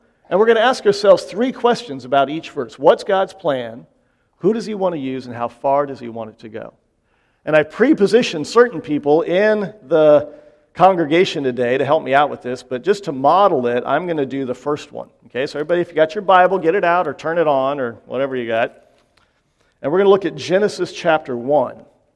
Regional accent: Frankfort, Kentucky, United States; moved away as an adult; now in Bay Area, United States; We came from Frankfort, Kentucky, in Buck Run Baptist Church. We're part of what's called the Send Network and the No Place Left Network, and we've been here for about 4.5 years.

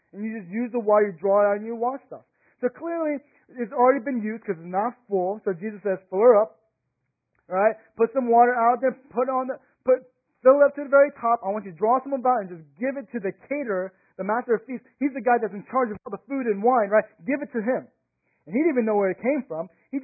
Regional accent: the South, United States; I grew up in the South, so there's, well, you know, there's just Bible Belt plus alcohol

